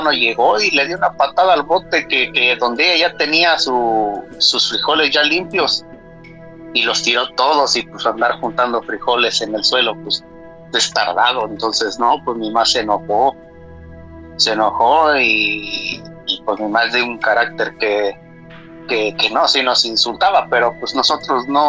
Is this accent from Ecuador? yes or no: no; Guanajuato, Mexico; now in United States; Y no, de Guanajuato.